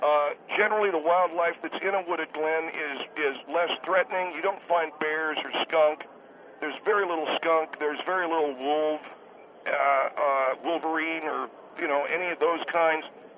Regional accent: California, United States; Well, I graduated from MIT, but I'm originally from California.

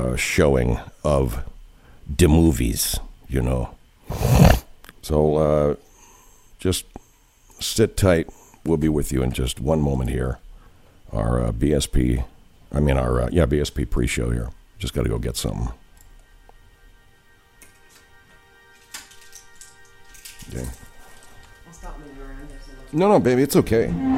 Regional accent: England, United Kingdom; Yes, I am English.

